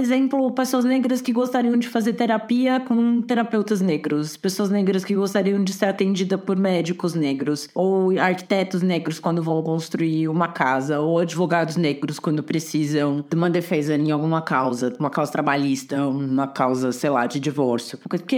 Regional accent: Campinas, São Paulo, Brazil; Lá em Campinas, que é de onde eu sou

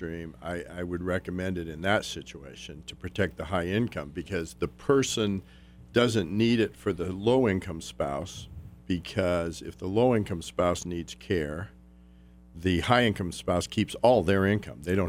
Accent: Nebraska, United States; also born or lived in North Dakota, United States; I grew up in Nebraska, North Dakota.

